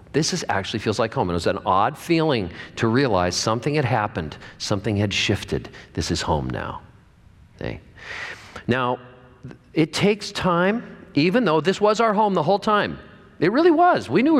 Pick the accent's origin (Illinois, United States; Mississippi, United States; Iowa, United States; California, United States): California, United States; it took 3 years before we felt at home in the Rogue Valley because we're from California.